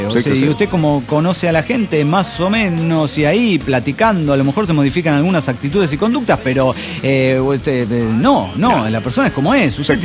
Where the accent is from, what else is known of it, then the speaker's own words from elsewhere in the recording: Guadalajara, Jalisco, Mexico; de Guadalajara, Jalisco, México.